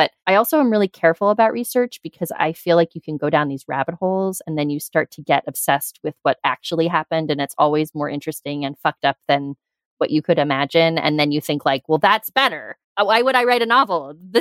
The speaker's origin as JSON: {"language": "English", "region": "Oregon", "country": "United States", "tie": "born or raised there", "said": "Sidebar, I grew up in Oregon in the 80s."}